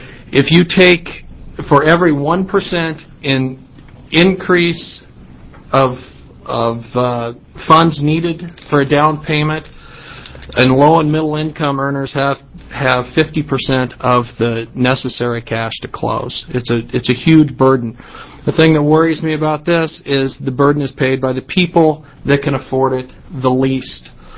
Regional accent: Oregon, United States; I am from Douglas County, Oregon

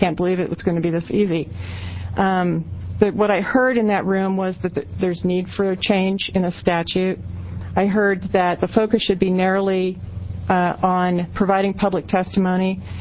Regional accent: Roseburg, Oregon, United States; I come from Roseburg, and I'm glad you didn't call on me first because I'm usually the farthest away

